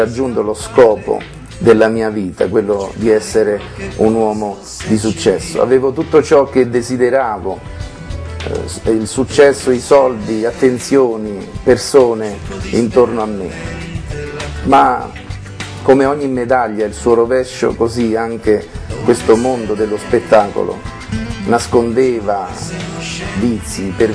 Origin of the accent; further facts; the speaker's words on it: Campobasso, Molise, Italy; born there; Sono nato a Campobasso da una famiglia non benestante. Mio padre è emigrato in Belgio quando avevo 2 anni.